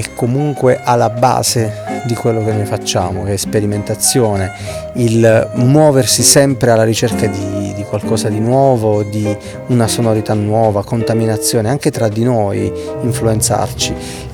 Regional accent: Bari, Apulia, Italy; Da ragazzino a Bari abbiamo vissuto un periodo a cavallo tra gli anni 90 e i primi anni del 2000

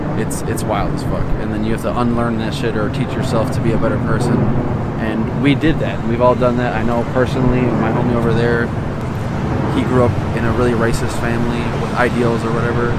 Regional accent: Kenosha, Wisconsin, United States; We're from Kenosha, Wisconsin.

